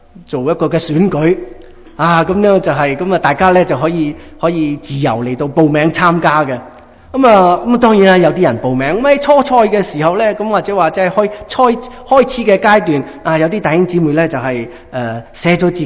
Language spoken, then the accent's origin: Cantonese; Hong Kong; 咁呢我哋從香港嚟㗎，咁我哋都受到一啲嘅呢一個嘅我哋嘅中國嘅民間信仰啊，同埋其他嘅宗教一啲嘅影響。